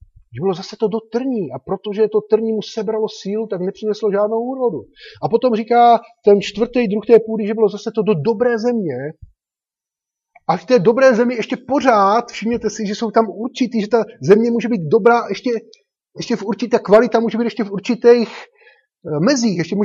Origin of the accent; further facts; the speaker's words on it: Droždín, Olomouc Region, Czechia; já jsem třeba z Droždína, jo, a tam jsou takový políčka směrem ke kopečku.